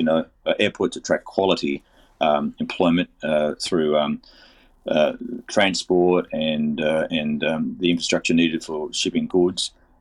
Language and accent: English; Penrith, New South Wales, Australia; I'm a Penrith boy, born and raised in Penrith. I live out in the mountains now. Family connections to Liverpool and Badgerys Creek all my life.